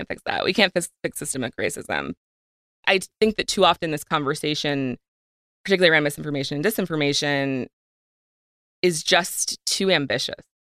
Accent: Virginia, United States; I'm 40 years old, so this was a long time ago, granted, but, you know, I grew up in Virginia and I know personally what it feels like to be in a classroom being taught history that whitewashes slavery.

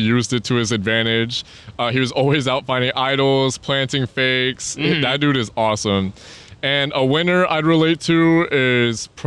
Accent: Las Vegas, Nevada, United States; Born and raised in Vegas. So I've been around the casino industry my entire life.

